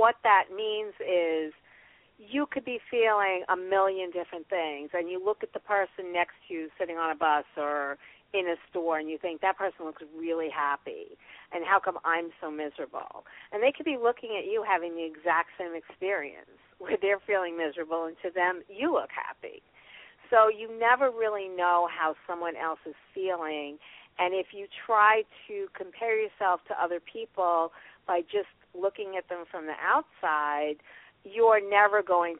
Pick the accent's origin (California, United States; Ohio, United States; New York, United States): New York, United States; And I'm from New York.